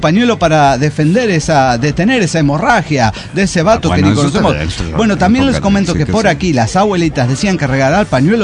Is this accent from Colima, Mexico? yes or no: yes; Tecomán, Colima, Mexico; also born or lived in Ciudad Obregón; yo como nací en Ciudad Obregón, Sonora, criado en Tecomán, Colima